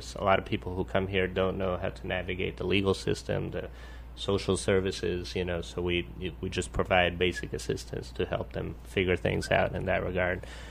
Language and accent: English; Nicaragua; Yeah, and I grew up in Nicaragua. I'm a dual citizen, actually, of the U.S. and Nicaragua